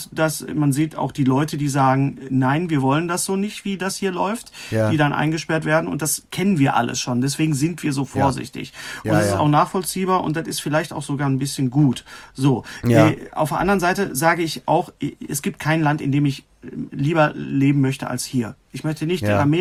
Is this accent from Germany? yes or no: yes; North Rhine-Westphalia, Germany; ich bin schon aus dem Ruhrgebiet. Also das ist schon ja. das, was ich bin. Also ich bin Deutscher, das steht im Pass.